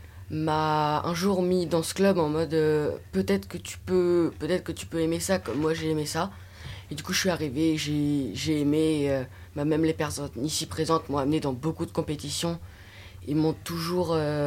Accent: Crépy, Hauts-de-France, France; Je viens de Crépy aussi.

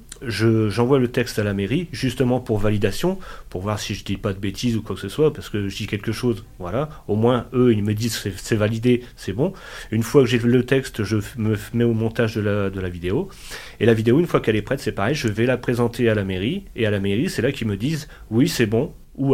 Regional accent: Vaumoise, Hauts-de-France, France; Vaumoise, c'est mon village natal.

